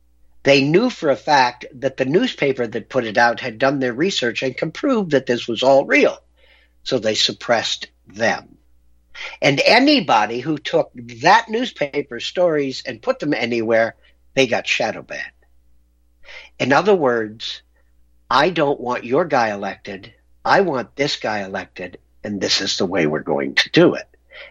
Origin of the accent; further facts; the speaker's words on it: United States; As an American, I find it appalling.